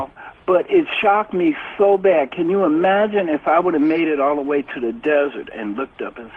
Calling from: Sacramento, California, United States; I'm calling from Sacramento.

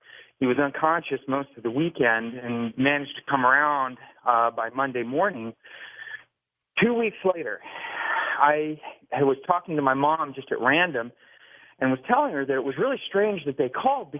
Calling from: Canada; I'm calling you from the Great White North here. We're buried

